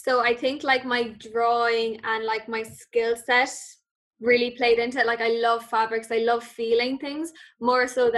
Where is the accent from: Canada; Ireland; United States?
Ireland; Limerick, Munster; So I'm from Limerick myself, and Limerick School of Art and Design is actually only 15 minutes away from me, which is great.